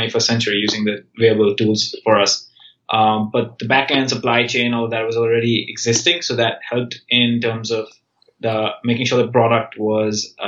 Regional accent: India; moved away as an adult; now in United States; I grew up in India. I did my high school in India

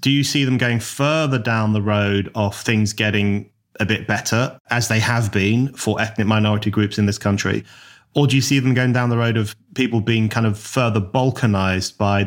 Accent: London, United Kingdom; They kind of clubbed together as an Irish community, certainly in the part of London I grew up in, because that made things a little bit easier.

